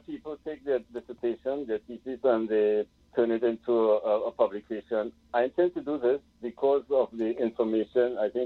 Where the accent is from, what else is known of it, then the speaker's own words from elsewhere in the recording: Trinidad & Tobago; moved away; as growing up in Trinidad, no one had a steel band, no individual.